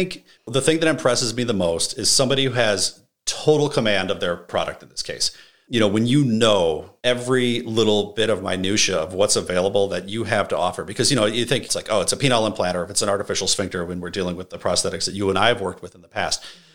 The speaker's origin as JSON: {"language": "English", "town": "Chicago", "region": "Illinois", "country": "United States", "said": "I'm originally from the Chicago area, I was hoping to break back into that market."}